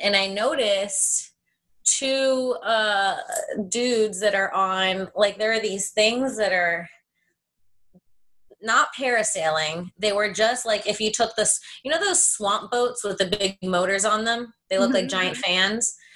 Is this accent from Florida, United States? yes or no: yes; Florida, United States; Because I think I've only seen that like a couple of times growing up in Florida.